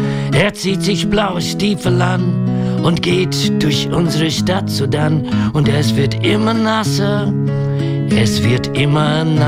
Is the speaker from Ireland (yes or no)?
yes; west of Ireland, Ireland; German is a second language; in den Winterabende in Westen-Irlands, wo ich herkomme